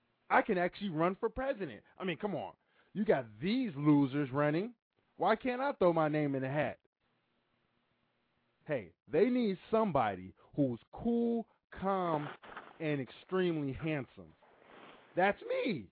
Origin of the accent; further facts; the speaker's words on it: Washington, District of Columbia, United States; from Washington, D.C.